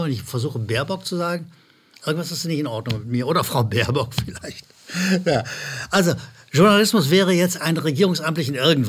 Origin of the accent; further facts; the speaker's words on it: Rhineland, Germany; Ich wiederhole, als Rheinländer habe ich Probleme mit Zuschauerzuschriften.